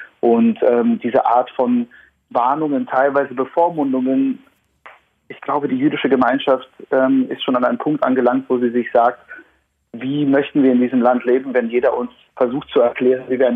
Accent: Berlin, Germany; Ich bin jüdisch, ich bin selbstbewusst, ich bin ein Berliner, ich bin ein Deutscher.

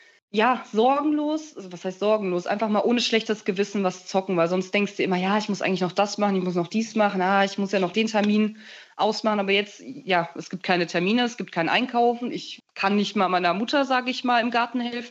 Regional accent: Germany; born there; Deutschland? Ich bin hier geboren, was willst du von mir eigentlich? Ich spreche perfektes Deutsch.

